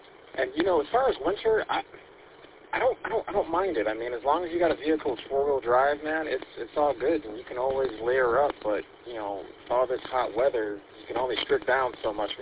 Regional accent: Detroit, Michigan, United States; So I was born and raised in Detroit. Moved the family out this way about 14 years ago, give or take.

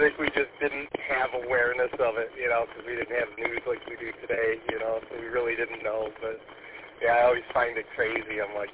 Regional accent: Warren, Michigan, United States; Yeah, where I grew up in Warren, I had to walk, and I walked like a mile and a half every day to school back.

